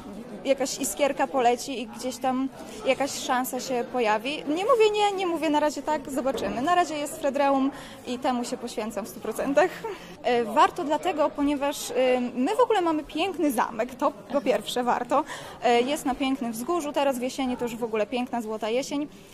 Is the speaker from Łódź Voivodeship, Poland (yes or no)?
no; Przemyśl, Subcarpathian Voivodeship, Poland; No i graliśmy na zamku u nas w Przemyślu.